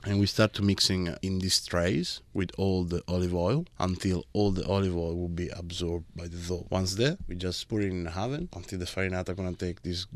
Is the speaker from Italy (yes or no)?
yes; Sicily, Italy; English is a second language; one of the recipes where I grew up in Sicily is called panelle.